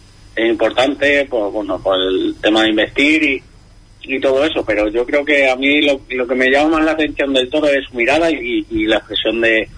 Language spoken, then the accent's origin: Spanish; Huelva, Andalusia, Spain; ustedes que soy de Huelva